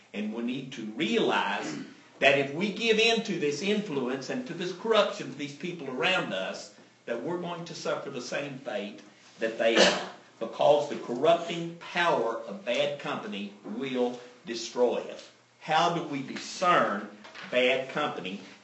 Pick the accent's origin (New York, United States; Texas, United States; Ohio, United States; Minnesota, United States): Texas, United States; being a Texan and an American probably may give us a little more problem than it does other peoples in the world.